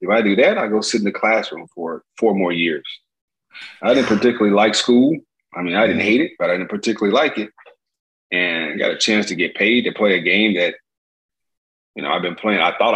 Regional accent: Gary, Indiana, United States; Gary was a steel mill city. I think we had three or four steel mills when I was growing up. Since then, I think all have closed except for one, which is U.S. Steel. I just, you know, just a typical Midwest city where, you know, blue collar, everybody's working

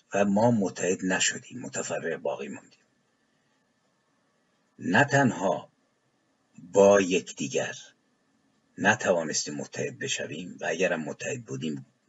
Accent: Iran; moved away; سوال من به عنوان یک ایرانی که تبعید اجباری رو پذیرفته، غربت اجباری رو پذیرفته

